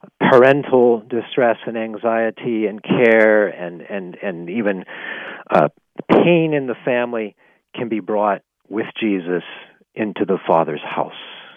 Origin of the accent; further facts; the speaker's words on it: Pittsburgh, Pennsylvania, United States; I grew up in Pittsburgh, and so when I think of St. Joseph, I think of a steelworker who's tired, bruised, struggling to provide for his family.